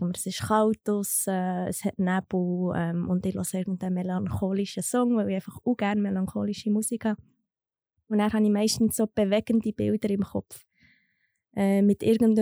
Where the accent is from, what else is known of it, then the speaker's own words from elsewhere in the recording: Thun, Bern, Switzerland; Ich komme aus Thun ursprünglich.